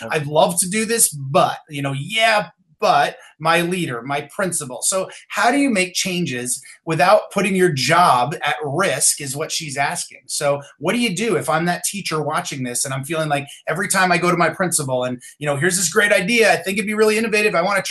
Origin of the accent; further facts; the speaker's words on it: West Virginia, United States; I came from West Virginia.